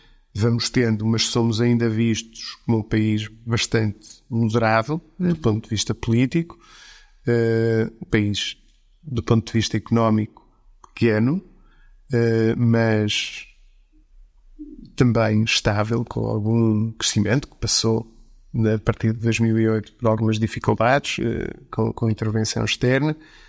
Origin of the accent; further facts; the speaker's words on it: Portugal; moved away; Sempre me vi como português, isso, sem dúvida nenhuma.